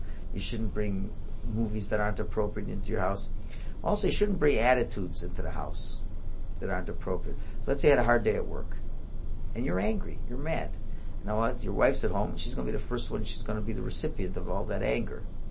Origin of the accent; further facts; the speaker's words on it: United States; now in Thornhill, Canada; I'm an American.